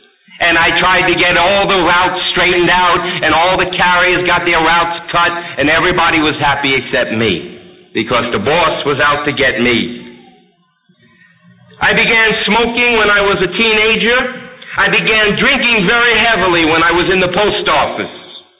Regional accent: Bronx, New York, United States; I was born in the Bronx. That's why I talk this way, if anyone's wondering. I was born in the Bronx in 1951, and I grew up in an area of the Bronx where street gangs were very prominent.

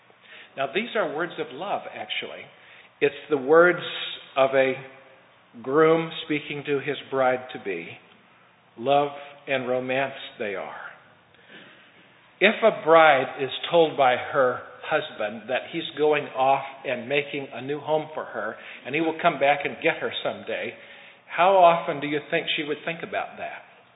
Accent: California, United States; born there; I was born in California and went to school in different places and so on.

